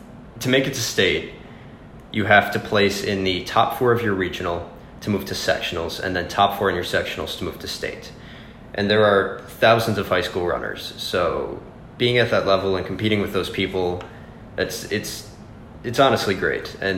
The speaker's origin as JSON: {"language": "English", "town": "Columbus", "region": "Wisconsin", "country": "United States", "tie": "born or raised there", "said": "And I enjoy my hometown, which is Columbus, Wisconsin, and I did my freshman year there."}